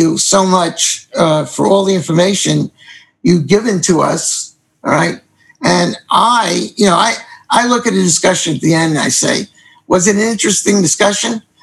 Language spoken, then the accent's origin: English; New York, United States; I'm from New York originally, and we never stop talking.